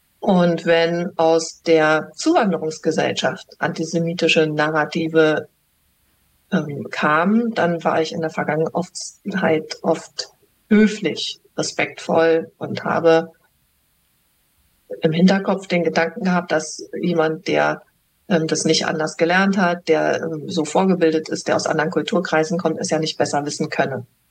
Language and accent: German; Germany; Ich bin ja Deutsche